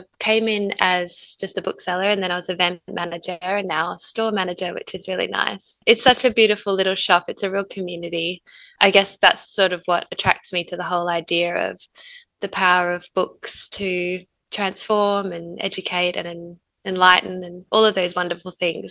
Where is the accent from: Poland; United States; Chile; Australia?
Australia; Perth, Western Australia; now in Geelong, Australia; I'm from Perth in Western Australia.